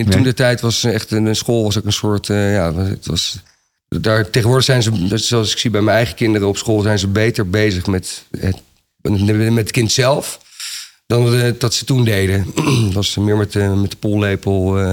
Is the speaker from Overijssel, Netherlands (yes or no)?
no; Wassenaar, South Holland, Netherlands; Ja, ik ben opgegroeid in Wassenaar, een beetje tegen Leiden aan.